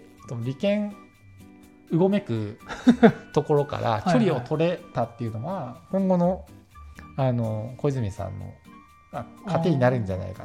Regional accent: Yokosuka, Kanagawa, Japan; しかも地元が横須賀なんで、うんうん、なんかあのアメリカ米軍基地とか

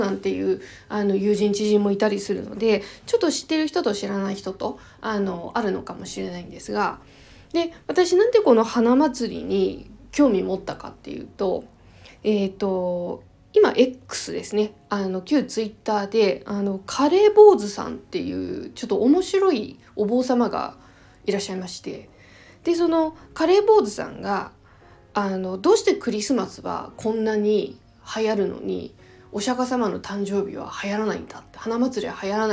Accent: Kanto, Japan; 私はちょっと生まれも育ちも多分よっぽどのことがない限り一生関東地方から出ないとは思いますので、

